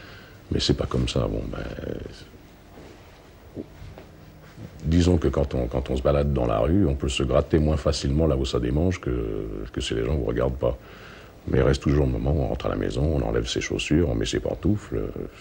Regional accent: United States; je suis américain à 100%, j'ai toujours chanté en anglais

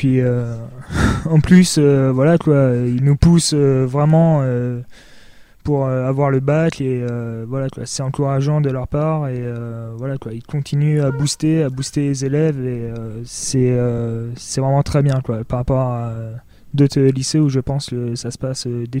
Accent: Château-la-Vallière, Centre-Val de Loire, France; Moi, je viens du côté de Château-la-Vallière, qui est enfin précisément à Bray-sur-Maune, donc un trou paumé.

